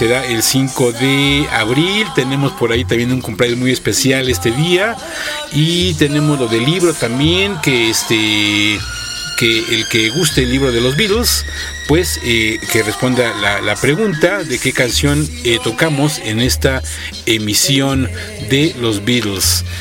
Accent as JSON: {"language": "Spanish", "country": "Mexico", "said": "Este gran reconocimiento y orgullo para todos nosotros como mexicanos"}